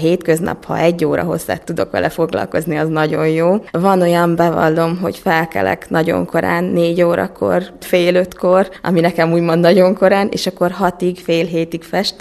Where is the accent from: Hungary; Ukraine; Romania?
Hungary; Géberjén, Szabolcs-Szatmár-Bereg; now in Tunyogmatolcs, Hungary; én Géberjénben nőttem fel, így nagyon kedves számomra. Én mindig mondom, hogy igaz, Tunyogmatolcson élek, de én géberjéni vagyok.